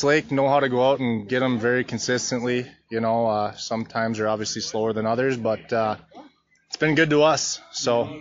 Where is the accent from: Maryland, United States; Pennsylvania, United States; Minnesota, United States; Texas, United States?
Minnesota, United States; Brainerd; I grew up in the Brainerd area.